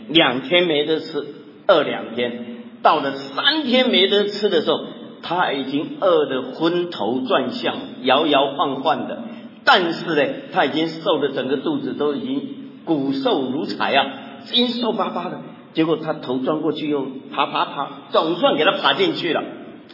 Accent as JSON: {"language": "Chinese", "country": "Taiwan", "said": "我们台湾话有一句话哈，我不知道国内有没有这句话"}